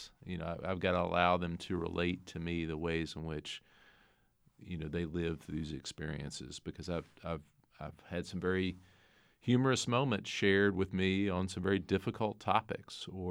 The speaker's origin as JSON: {"language": "English", "region": "Southern United States", "country": "United States", "said": "and maybe this is because I'm Southern"}